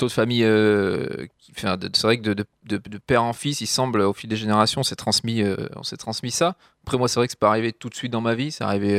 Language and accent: French; France; on est des Français aussi loin qu'on ait pu remonter.